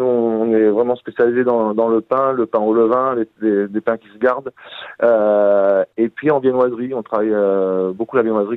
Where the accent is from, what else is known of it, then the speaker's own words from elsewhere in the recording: Corsica, France; born there; je suis né en Corse